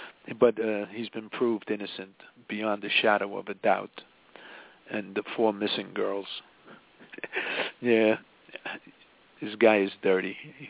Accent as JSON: {"language": "English", "town": "Crawford", "region": "Texas", "country": "United States", "said": "Yeah, I'm from Crawford, Texas."}